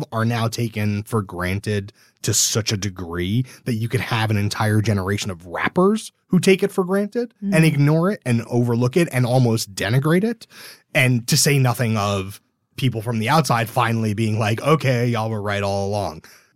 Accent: Brooklyn, New York, United States; I'm old and from Brooklyn.

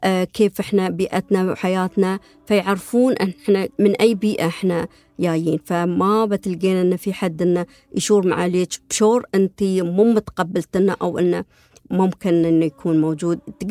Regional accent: United Arab Emirates; فهاي المبادرة صدق تعززت التماسك المجتمعي عندنا في الإمارات كامل يعني

